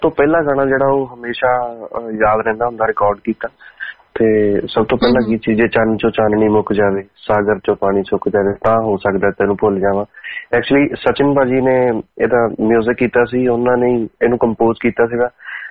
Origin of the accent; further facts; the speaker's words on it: Banga, Punjab, India; also born or lived in Paheer; Then daddy ਦੀ service ਫਿਰ S N college Banga ਉੱਥੇ ਹੋਈ, ਉਹਨਾਂ ਨੇ ਉੱਥੇ ਪੜ੍ਹਾਇਆ, ਹਜੇ 3 ਸਾਲ ਹੋਏ ਨੇ ਰਿਟਾਇਰ ਹੋਏ ਜੀ 42 ਸਾਲ ਦੀ ਸਰਵਿਸ ਤੋਂ ਬਾਅਦ। ਤੇ ਮੇਰਾ ਜਿਹੜਾ ਬਚਪਨ ਆ ਉਹ ਸਾਰਾ ਫਿਰ ਦੁਆਬੇ ਚ ਬੀਤਿਆ ਬੰਗੇ